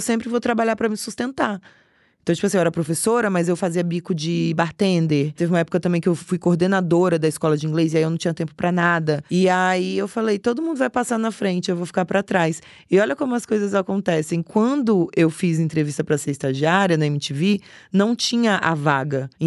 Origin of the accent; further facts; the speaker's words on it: Espírito Santo, Brazil; eu sou do Espírito Santo.